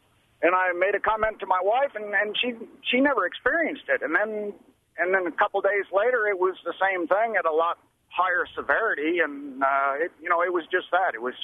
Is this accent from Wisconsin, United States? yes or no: yes; Wisconsin, United States; also born or lived in Oklahoma; back in 95, I moved down to Tulsa area from Wisconsin.